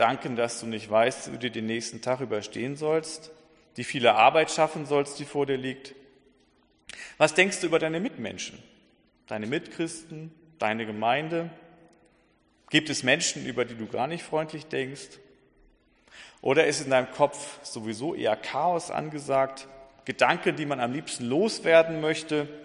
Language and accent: German; Schleswig-Holstein, Germany; moved away as an adult; also born or lived in Lower Saxony / Bavaria; ihr vermutlich hören könnt an meinem nicht vorhandenen Dialekt, ich komme nicht aus Bayern. Ich bin gebürtiger Niedersachse, in Schleswig-Holstein aufgewachsen und mit 20 nach Bayern gekommen und dann dort geblieben zum Studium.